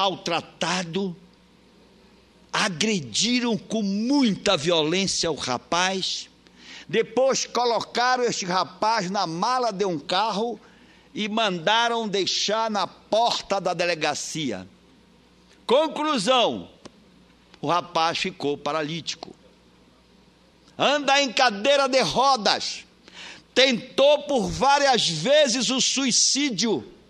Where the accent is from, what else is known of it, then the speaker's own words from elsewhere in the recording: Salvaterra, Pará, Brazil; Cito o exemplo da minha terra. O prefeito da minha terra, de Salvaterra